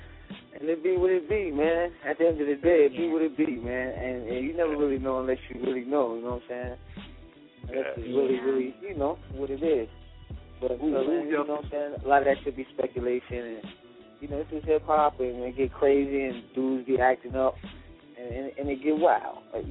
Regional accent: New York City, New York, United States; And growing up in Queensbridge, man, you know, it's just what we do. We come up with our own slang, you know, that thug lingo. That's all Queensbridge flavor, man.

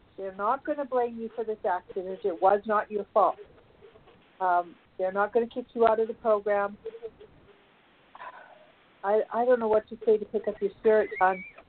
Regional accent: Canada; I'm Canadian. I live in Alberta

